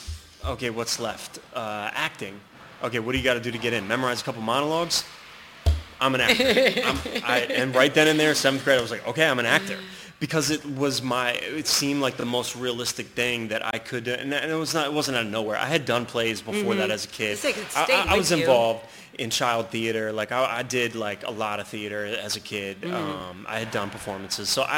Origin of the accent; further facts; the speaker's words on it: Philadelphia, Pennsylvania, United States; Then I grew up in West Philly. I mean, in that time, I mean, we had the MOVE bombing blocks from my house.